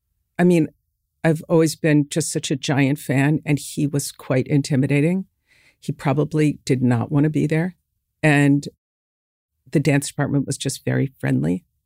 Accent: Chicago, Illinois, United States; I grew up in Chicago.

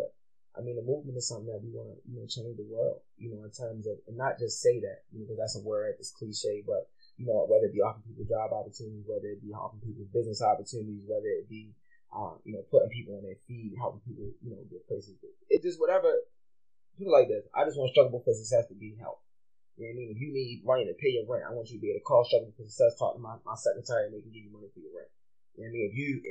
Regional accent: Baltimore, Maryland, United States; Growing up in Baltimore, I didn't hang around anybody that made over, you know, nowhere anywhere near $1 million.

